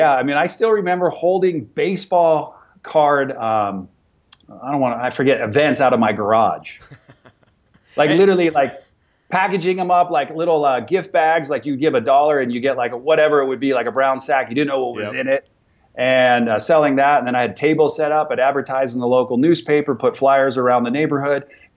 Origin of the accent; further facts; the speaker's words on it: California, United States; because I'm from California